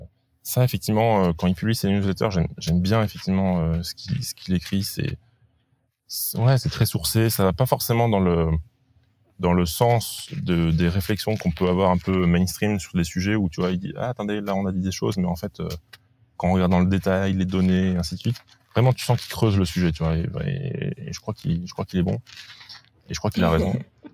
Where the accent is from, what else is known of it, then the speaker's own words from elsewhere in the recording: Grand Est, France; moi, je viens de Lorraine et en Lorraine, les villages, toutes les maisons sont collées